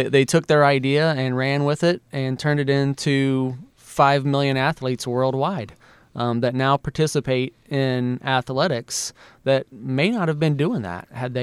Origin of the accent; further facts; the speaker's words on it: Illinois, United States; When everybody talks about Illinois, oh, you must be from Chicago. No, I'm from Southern Illinois.